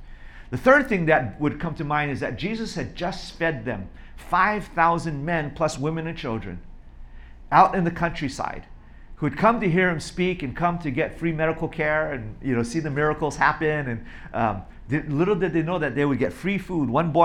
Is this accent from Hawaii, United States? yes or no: yes; Hawaii, United States; I'm from Hawaii, I have no idea what a Passover meal even is